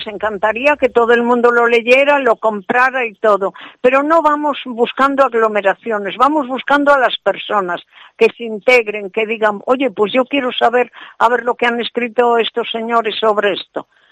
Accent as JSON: {"language": "Spanish", "region": "Galicia", "country": "Spain", "lives_now": "Zamora, Spain", "said": "yo soy amante de mi tierra, soy gallega 100%, pero es que ahora también soy zamorana 100%."}